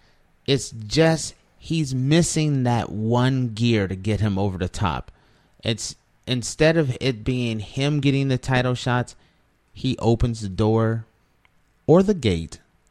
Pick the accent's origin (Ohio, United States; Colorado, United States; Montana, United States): Ohio, United States; Ohio. I grew up in Ohio, and it is a big deal.